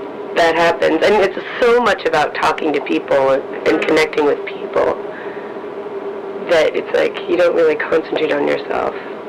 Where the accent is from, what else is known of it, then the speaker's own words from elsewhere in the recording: Lexington, United States; I grew up in Lexington.